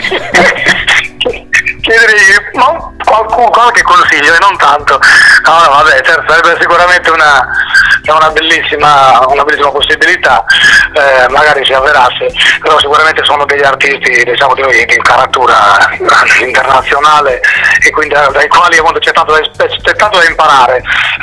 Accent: Sardinia, Italy; essendo sardo, diciamo, l'attaccamento alla mia terra

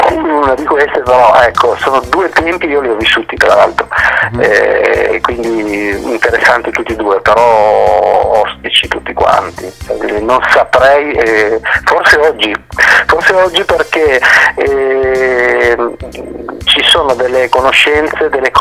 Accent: Chile; now in Italy; io sono cileno.

